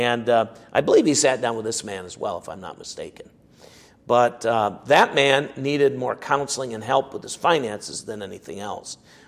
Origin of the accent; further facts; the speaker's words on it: United States; now in Canada; And being an American, I may have been a little more skeptical than some of the Canadians were.